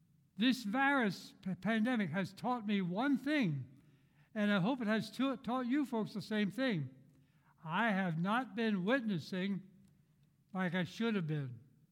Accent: Pennsylvania, United States; I'm from Snyder County over along the Susquehanna River.

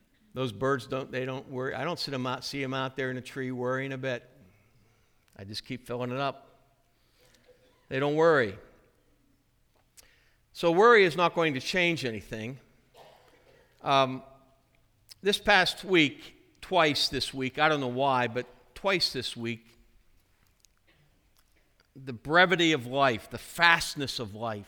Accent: Phillipsburg, United States; I'm from Phillipsburg, they're from Williamsport.

